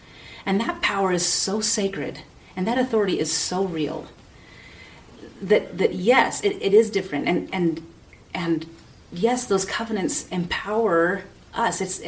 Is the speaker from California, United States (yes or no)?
no; Oregon, United States; In my little area. I'm from Oregon. In my little area, we had a Catholic church here, and we had a Presbyterian church here, and we had the Mennonites.